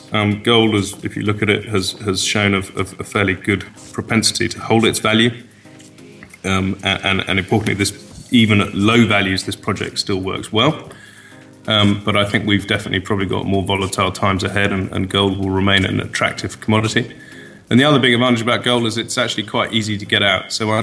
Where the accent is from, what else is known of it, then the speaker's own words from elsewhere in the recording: England, United Kingdom; born there; I was born in England, and my father is a Welshman